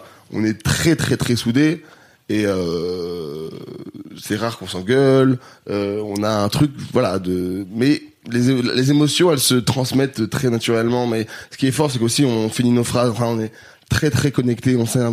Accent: Grenoble, Auvergne-Rhône-Alpes, France; j'ai 800 cultures, j'ai grandi à Grenoble, je vais tout le temps au stage, j'adore le Canada

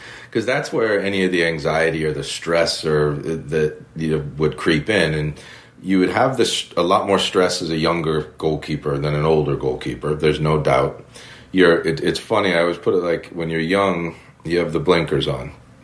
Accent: United States; now in England; and I'm an American over here, and I get dealt, there's even another standard on top of it that I have to prove to people.

